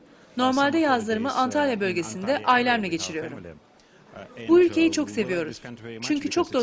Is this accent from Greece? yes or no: no; Russia; now in Netherlands; Hollanda'da yaşıyorum. Aslen Rusum. Hollanda ile Rusya Moskova arasında iş için gidip geliyorum.